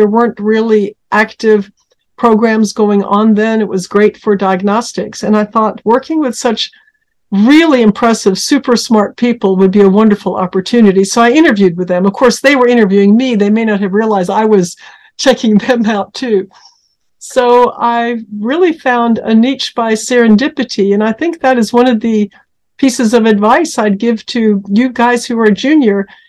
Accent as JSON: {"language": "English", "country": "Norway", "tie": "born or raised there", "also_born_or_lived": "United States", "said": "I was born in the United States to my Norwegian parents, who moved back to Norway when I was a kid. So I grew up bilingual and spent many of my formative years in Norway, where I still have close family."}